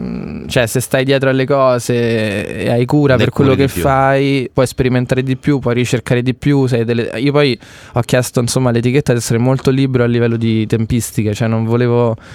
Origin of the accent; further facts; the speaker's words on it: Rome, Lazio, Italy; Chiaramente da romano il sogno più grande è fare un giorno lo Stadio Olimpico.